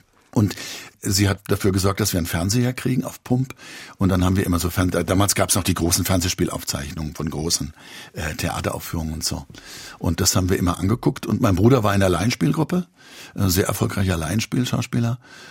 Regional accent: Hesse, Germany; ich bin in Hessen groß geworden

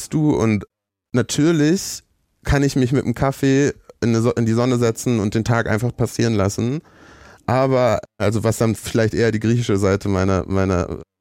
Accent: Germany; Aber für mich war der Punkt, dass ich gesagt habe, ich bin Deutscher

